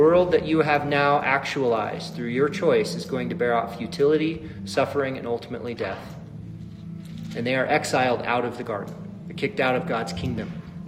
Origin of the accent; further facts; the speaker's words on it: United States; I mean, we're rugged American individualists, right?